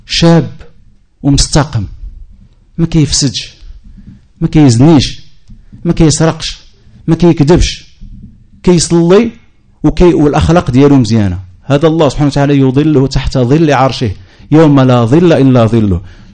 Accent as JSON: {"language": "Arabic", "country": "Morocco", "said": "انا جيت الحمد لله من المغرب في سبيل الله باش نتلاقى مع هذه الوجوه الطيبه"}